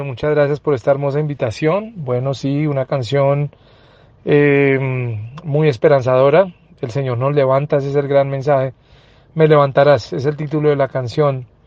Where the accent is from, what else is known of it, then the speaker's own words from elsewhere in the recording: Colombia; soy cantautor católico, colombiano y predicador